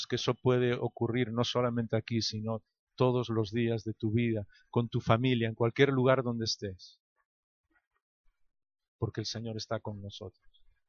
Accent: Galicia, Spain; Galicia, pasear por aquí, pero con sol siempre, pasear con todos mis hermanos y porque me encanta mi tierra.

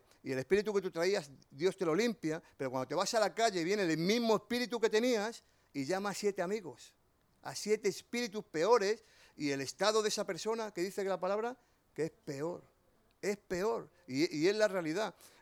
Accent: Galicia, Spain; Y yo creo que más que madrileño, soy gallego, de verdad, ¿eh? En que cueste creerlo, pero es así.

